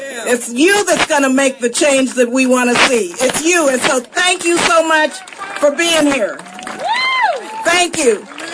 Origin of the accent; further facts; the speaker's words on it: Oakland, California, United States; I come from Oakland, California, the home of the Black Panther Party.